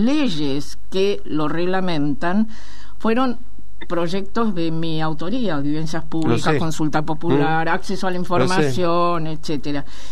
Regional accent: Argentina; porque somos argentinos. somos argentinos

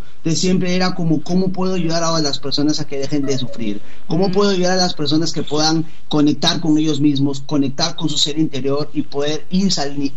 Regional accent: Lima, Peru; Mira, yo nací yo soy de Perú, en Lima específicamente, y yo crecí en un barrio muy, muy, muy peligroso.

